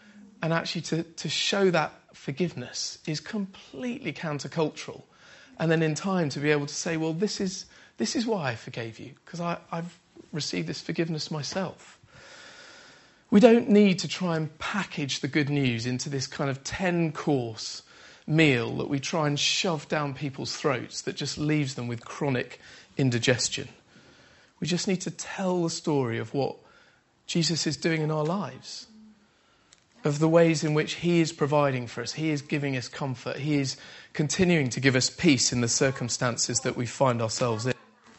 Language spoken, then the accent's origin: English; United Kingdom; we're British, we talk about the weather.